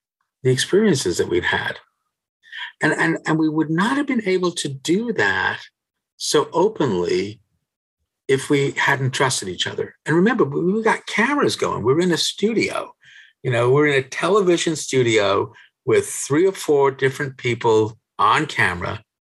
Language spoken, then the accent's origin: English; Cape Town, Western Cape, South Africa; born there; also born or lived in England / United States; I was born in Cape Town, and then we came over back and forth between Cape Town and England and the United States for the first 8, 9, 10 years of my life.